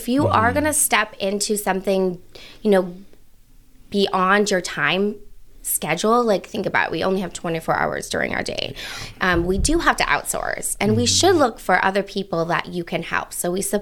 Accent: California, United States; now in Boise, United States; we were saving to buy something in California. Yes, we're from Cali.

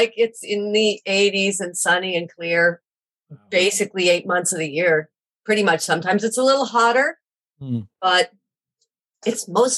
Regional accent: East Coast, United States; I'm from the East Coast, so I always have a million places to stay.

